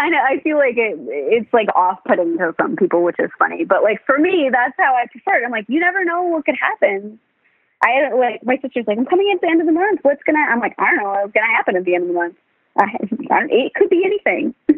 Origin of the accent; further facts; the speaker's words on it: Ohio, United States; now in Los Angeles, United States; And when I wanted to move to LA, I grew up in Ohio and I was like, I want to live in LA.